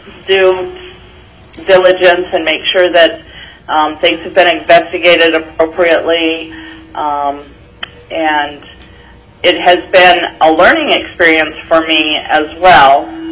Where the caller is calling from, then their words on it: Alaska, United States; I am a 19-year Alaskan teacher